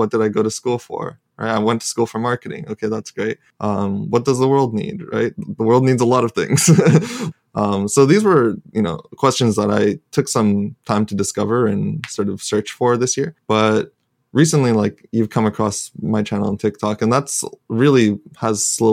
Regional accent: Japan; I grew up in Japan where Buddhism is so big and everyone's meditating

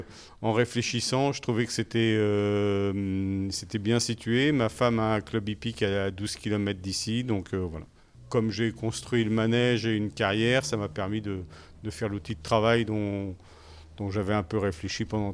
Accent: Paris, Île-de-France, France; moi je jouais un peu au football comme je venais de Paris.

